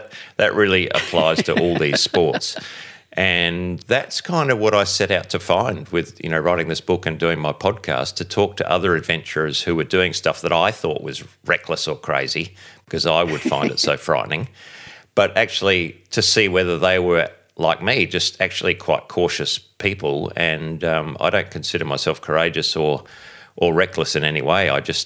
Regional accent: Adelaide, South Australia, Australia; I grew up in Adelaide. My father was a doctor. He went to England to capture an English nurse as his bride.

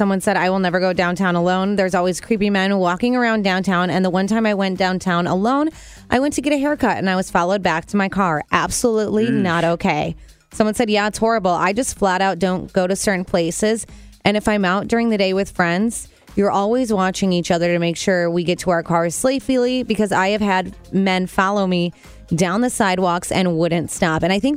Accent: Illinois, United States; I am originally from Illinois.

